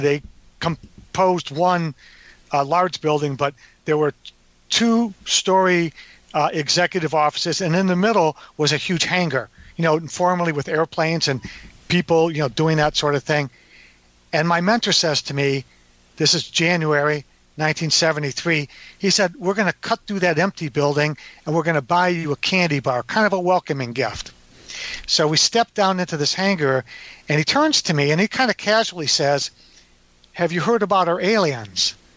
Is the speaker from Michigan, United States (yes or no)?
yes; Detroit, Michigan, United States; Born and raised in Detroit, and went to University of Detroit, got a bachelor's of science in electrical and electronics engineering.